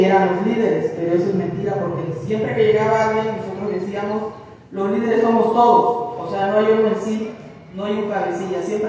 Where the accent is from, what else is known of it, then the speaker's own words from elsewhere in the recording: Paraíso Nuevo, Mexico; Soy de Paraíso Nuevo y nosotros estamos aquí porque en sí, en Paraíso Nuevo, pues en sí sucedió un atropello